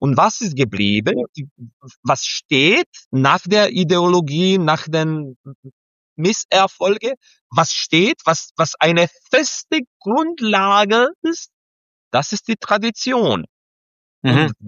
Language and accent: German; Serbia; German is a second language; In meiner Heimatstadt, als ich Kind war, also in der Zeit des Kommunismus, hatten wir nur 2 orthodoxe Kirche. Ja, jetzt haben wir 4.